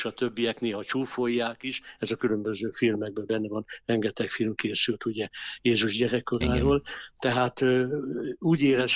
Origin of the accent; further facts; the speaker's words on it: Nyíregyháza, Szabolcs-Szatmár-Bereg, Hungary; abban a környezetben, amin én felnőttem Nyíregyházán, általános iskolában